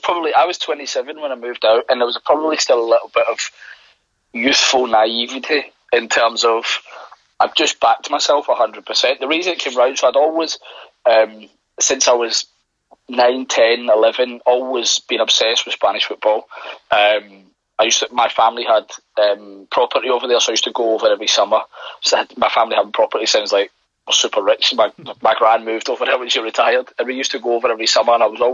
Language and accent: English; Glasgow, Scotland, United Kingdom; moved away as an adult; now in London, United Kingdom; I'm originally from Glasgow. I live in London at the moment and I've lived in a number of different places, but originally from Glasgow. So started a few qualifications with the SFA, moved down to London when I was 21.